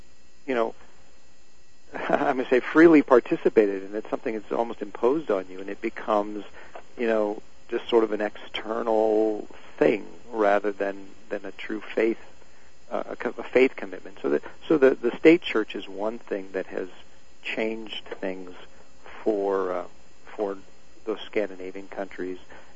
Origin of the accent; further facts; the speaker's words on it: Omaha, Nebraska, United States; For me, when I was a child growing up, the Latvian Evangelical Lutheran Church, where I grew up in Omaha, was both the center of our faith life